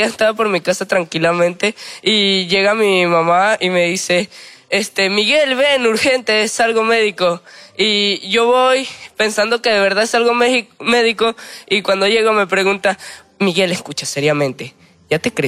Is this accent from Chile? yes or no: no; Aragua, Venezuela